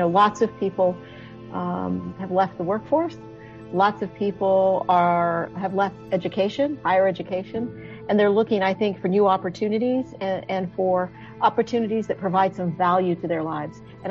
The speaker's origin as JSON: {"language": "English", "town": "Las Cruces", "region": "New Mexico", "country": "United States", "tie": "born or raised there", "also_born_or_lived": "El Paso", "said": "I was born in El Paso and raised in Las Cruces, so Southern New Mexico is my home."}